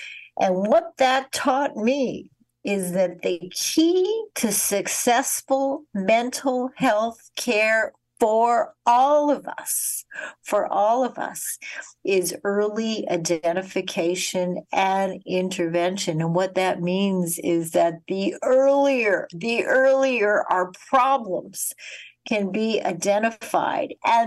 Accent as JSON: {"language": "English", "town": "Winnipeg", "region": "Manitoba", "country": "Canada", "tie": "born or raised there", "said": "I grew up in Winnipeg, Canada, in an Orthodox Jewish family"}